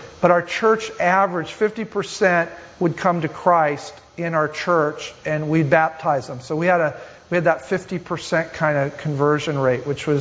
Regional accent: California, United States; I was from Southern California. Northern California is like another state.

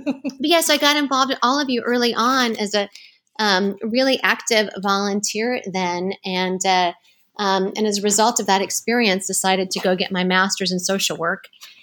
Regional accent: Houston, Texas, United States; now in California, United States; So I am from Houston, Texas, but I've been in California for over 40 years now. So it's really home for me. But I still have those Texas roots

